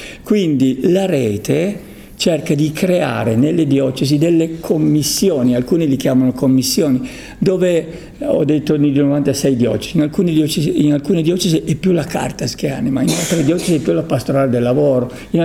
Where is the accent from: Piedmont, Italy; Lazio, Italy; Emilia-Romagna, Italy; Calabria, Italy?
Piedmont, Italy; Cuneo; Ecco, io sono di Cuneo.